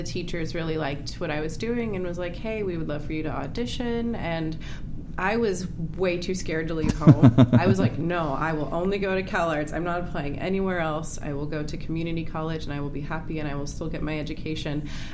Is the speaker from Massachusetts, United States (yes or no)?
no; California, United States; moved away as an adult; because I came from Northern California with my family, and it was just me and my mom, my sister, and my dad, and moved away at 18 to live in the dorms.